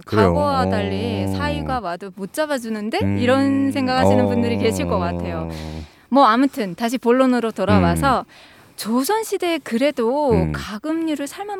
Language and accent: Korean; North Korea; now in South Korea; 저는 북한에서 왔으니까